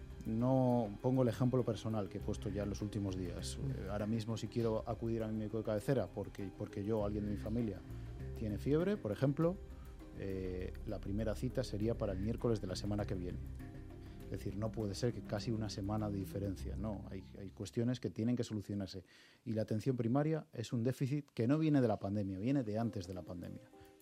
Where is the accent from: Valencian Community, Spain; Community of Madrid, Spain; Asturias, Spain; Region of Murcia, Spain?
Community of Madrid, Spain; Madrid; Pero como estamos en Madrid y soy madrileño, pues creo que hay que denunciarlo.